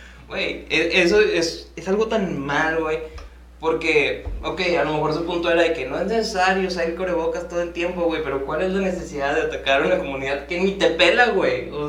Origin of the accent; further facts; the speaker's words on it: Mexico; nosotros sabemos que como mexicanos nos encanta el chisme